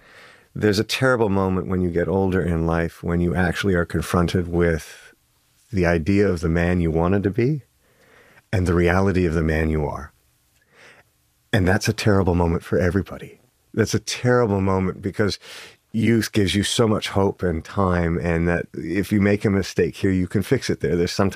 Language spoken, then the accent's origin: English; Canada; my father being Canadian, I'm a Canadian as well